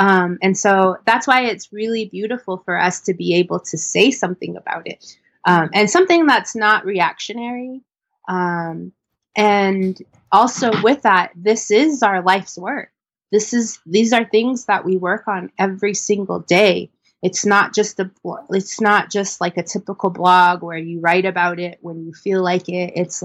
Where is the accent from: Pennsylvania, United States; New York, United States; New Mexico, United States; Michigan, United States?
New Mexico, United States; I actually am a New Mexico girl. On my dad's side, I grew up in New Mexico, and then on my mom's side, where we live in Arizona, but we live right at the border of Arizona and New Mexico